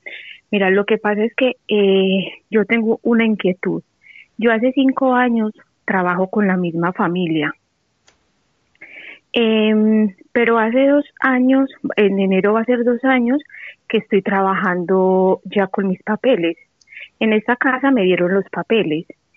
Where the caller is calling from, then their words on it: Madrid, Community of Madrid, Spain; de Valdebebas.